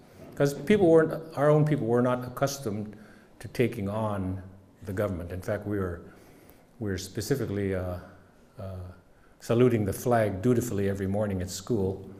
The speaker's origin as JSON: {"language": "English", "town": "Kotzebue", "region": "Alaska", "country": "United States", "tie": "born or raised there", "said": "Of course, my hometown was named by von Kotzebue, who was a Russian captain, a German, but a captain of a Russian vessel, the Rurik, that came there just 200 years ago and left his name there."}